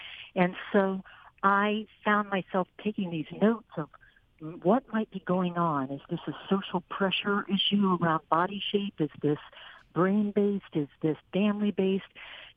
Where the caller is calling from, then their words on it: Ohio, United States; I'm literally standing in a cornfield in Ohio. So I'm right now in Ohio.